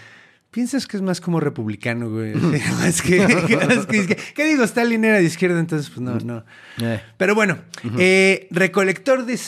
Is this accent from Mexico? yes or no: yes; Mexico; Estas cosas que estoy diciendo ya deberían de saberlas porque pues, somos mexicanos.